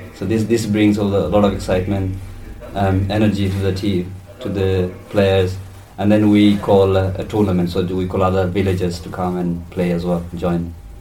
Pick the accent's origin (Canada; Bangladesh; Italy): Bangladesh; English is a second language; So basically, when we were young, back in Bangladesh, in villages, we play small leagues.